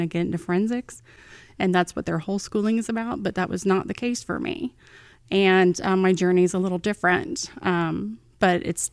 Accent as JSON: {"language": "English", "town": "Williamsburg", "region": "Virginia", "country": "United States", "tie": "born or raised there", "also_born_or_lived": "Newport News", "said": "I actually grew up in Williamsburg, did all my schooling there, and then my senior year of high school, my mom, we had moved down here to Newport News"}